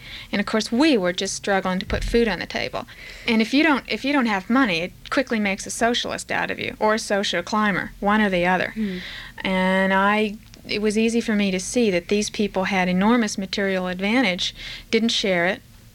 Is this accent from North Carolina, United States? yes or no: no; York, Pennsylvania, United States; I grew up the first 10 years of my life in York and Hanover, Pennsylvania, 12 miles north of the Mason-Dixon line, to my eternal embarrassment. I mean, of all places to be born, couldn't my mother have gotten her ass on the other side of that line?